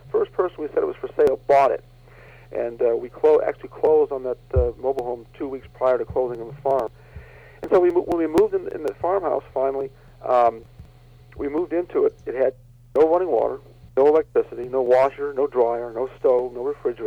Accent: Illinois, United States; Now, you keep in mind, we're from the Chicago area.

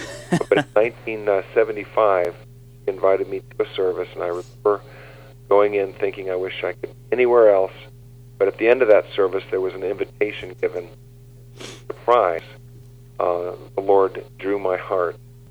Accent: Orlando, Florida, United States; Well, I'm a native of Orlando, Florida

